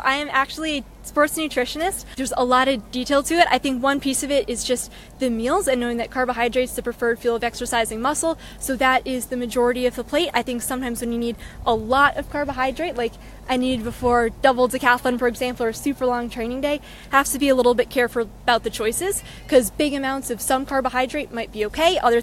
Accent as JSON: {"language": "English", "town": "Raleigh", "region": "North Carolina", "country": "United States", "said": "I'm from Raleigh, North Carolina."}